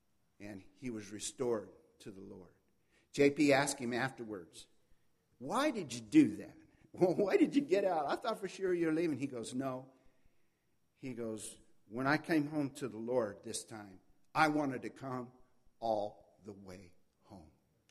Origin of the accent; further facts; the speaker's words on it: Tulare, California, United States; I remember J.P. Williams telling us one time in Tulare, it actually in my hometown, we had a big campaign for Christ.